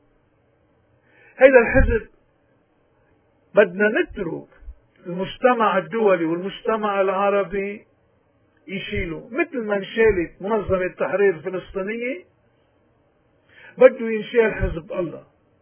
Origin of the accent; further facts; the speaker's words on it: Lebanon; عم نحكي كلبنانيين، كل اللبنانيين